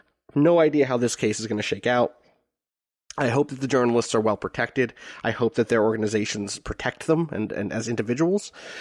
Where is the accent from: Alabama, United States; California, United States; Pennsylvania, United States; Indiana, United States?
Pennsylvania, United States; as someone who grew up in a fairly privileged place where a lot of people weren't, my hometown was on the edge of West Philadelphia and has a lot of first-generation immigrants and people of color